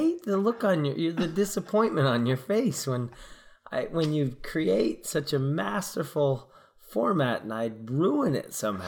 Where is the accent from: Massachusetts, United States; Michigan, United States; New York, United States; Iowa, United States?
New York, United States; accent: Boston; I've been told I have a Boston accent, which is ironic considering I'm from New York.